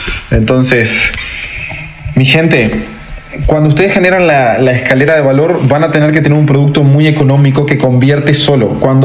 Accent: Uruguay; moved away; estaba como muy arraigado a Uruguay y las cosas que hacían en Uruguay, y realmente cuando salí de Uruguay, ahí fue mi despegue.

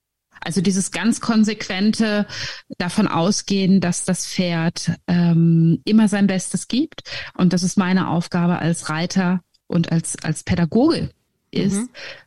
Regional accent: Germany; now in Tromsø, Norway; Ich bin Deutsche, wie man hört, und lebe aber kurz vom Nordpol in Tromsø, in der Nähe von Tromsø.

